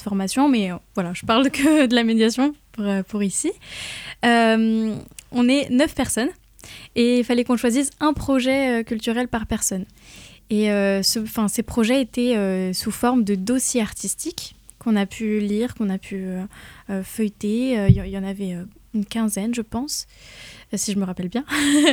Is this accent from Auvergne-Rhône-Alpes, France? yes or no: no; Rennes, Brittany, France; Moi, je suis rennaise, j'ai grandi à Rennes, je suis née à Rennes